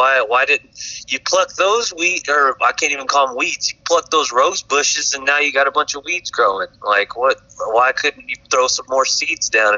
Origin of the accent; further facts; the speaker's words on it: Texas, United States; I could drive to Los Angeles from my hometown in West Texas, and it would take me about 17, 18 hours.